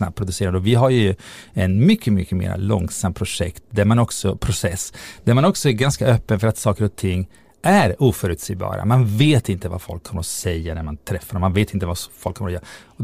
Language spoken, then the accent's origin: Swedish; Italy; Då fanns knappt dokumentärer, kan man säga. I alla fall inte i Italien där jag växte upp.